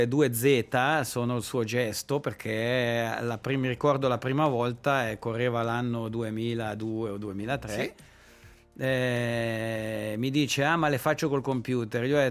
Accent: Brissago, Ticino, Switzerland; Invece il Brissac, a un certo punto l'uva di Brissago voleva rappresentare il mio paese, il mio comune.

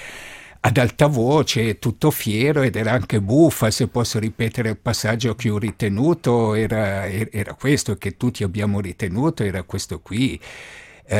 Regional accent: Lugano, Ticino, Switzerland; dicendo che io sono di Lugano

